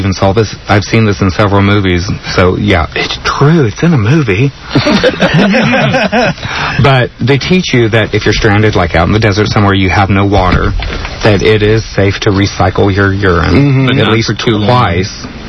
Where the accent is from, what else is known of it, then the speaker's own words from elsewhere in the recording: Texas, United States; born there; I was born in Texas.